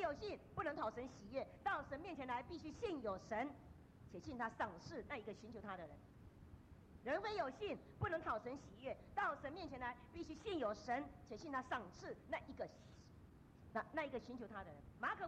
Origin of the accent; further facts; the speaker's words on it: China; 我们中国人都讲说鱼要有头有尾啊